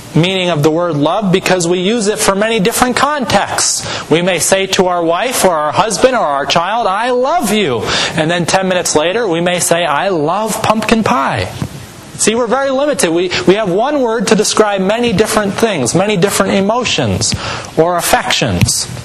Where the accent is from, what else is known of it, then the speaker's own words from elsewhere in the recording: Massachusetts, United States; The church that I grew up in Massachusetts, on the top of the front there is these three words